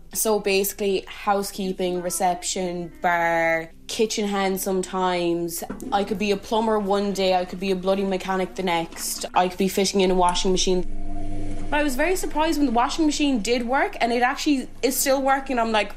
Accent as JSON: {"language": "English", "town": "Dingle", "region": "Munster", "country": "Ireland", "moved": "as an adult", "lives_now": "Winton, Australia", "said": "I am originally from Dingle, County Kerry, 22 years of age, and I'm currently living in Winton, Queensland in the Outback."}